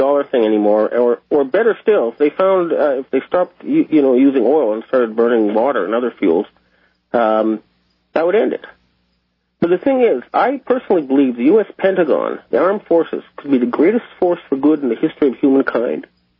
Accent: Canada; as a Canadian, I'd be proud to serve in a U.S. ship like Enterprise

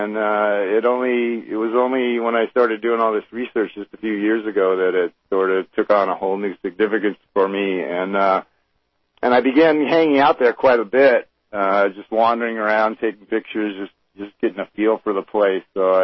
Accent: Torrance, California, United States; I did grow up in the area. I was born and raised. I was actually born and raised in Torrance, suburb of L.A., and I've lived my entire life, 51 years now, in various parts of the L.A. area.

